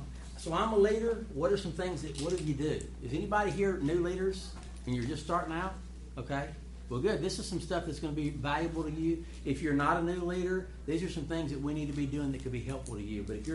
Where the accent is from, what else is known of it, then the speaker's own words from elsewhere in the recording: Monroe, Louisiana, United States; So I'm actually from Monroe, Louisiana. I don't know if y'all watch Duck Dynasty. Yeah, we all look like that, you know. But anyway, I live across the river from Duck Dynasty. They live in West Monroe. I live in Monroe.